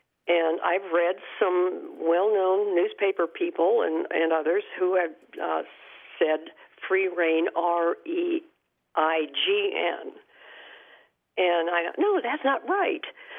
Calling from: Kerrville, Texas, United States; I'm calling from Kerrville, Texas.

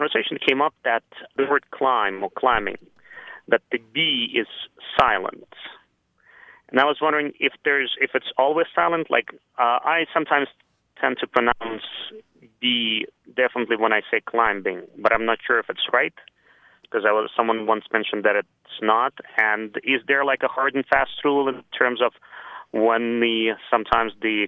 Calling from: Montreal, Quebec, Canada; English is a second language; I'm calling from Montreal, Quebec.

